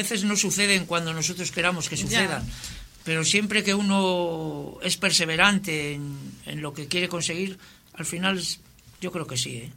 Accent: Dominican Republic; pero en mi país, pero la República Dominicana no.

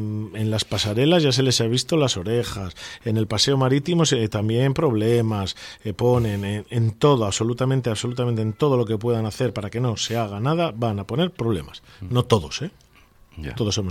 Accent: Laredo, Cantabria, Spain; aquí hay un chiringuito y en mi pueblo no, en Laredo no.

